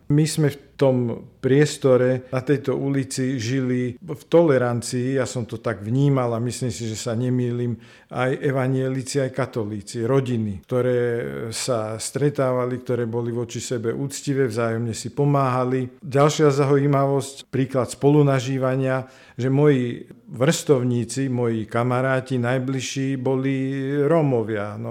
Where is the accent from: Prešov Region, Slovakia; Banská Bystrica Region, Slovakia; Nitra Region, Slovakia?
Banská Bystrica Region, Slovakia; Banská Štiavnica; už patrím medzi seniorov, som Štiavnicku odieta a som sa narodil v Štiavnici 13. marca, bola to nedeľa v hornej nemocnici.